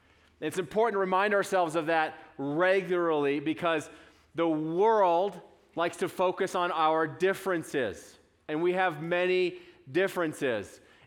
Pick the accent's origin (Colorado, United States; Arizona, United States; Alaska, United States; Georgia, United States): Colorado, United States; also born or lived in Kansas; I was born in Kansas, and a week later, my family moved to Colorado.